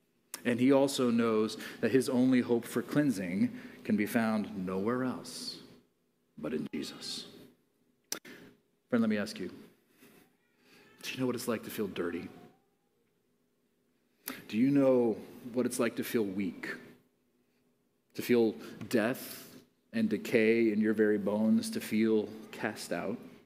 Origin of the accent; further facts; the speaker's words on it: Mozambique; Growing up in Mozambique, it was a country that was coming out of 30 years of war and horrific poverty and so forth.